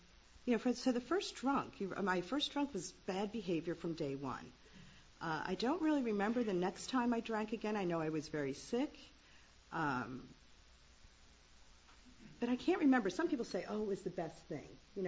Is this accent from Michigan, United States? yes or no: no; Wilmington, Delaware, United States; I grew up in Wilmington, Delaware. I was one of six kids